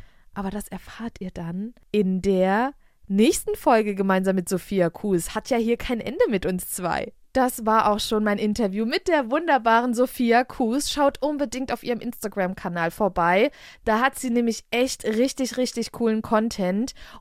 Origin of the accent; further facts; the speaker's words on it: Frankfurt, Hesse, Germany; hier in meiner Region, ich komme ja aus der Nähe, aus Frankfurt